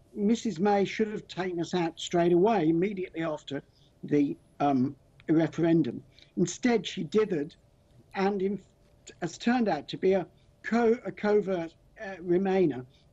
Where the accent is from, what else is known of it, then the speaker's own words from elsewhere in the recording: England, United Kingdom; I am, as an Englishman, I'm absolutely disgusted by the fact